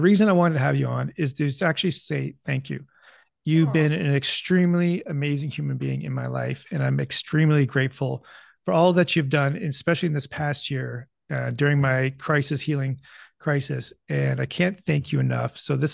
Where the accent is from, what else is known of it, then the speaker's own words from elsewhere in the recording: Canada; As a Canadian, it's like, this is so neat.